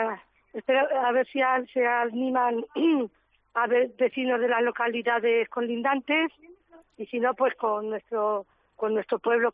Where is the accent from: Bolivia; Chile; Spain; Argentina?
Spain; Castilla-La Mancha; porque también somos manchegos todos